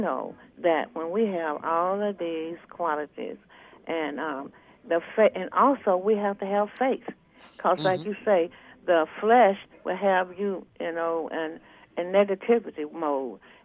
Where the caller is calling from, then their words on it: Preston, Mississippi, United States; I'm calling from Preston, Mississippi.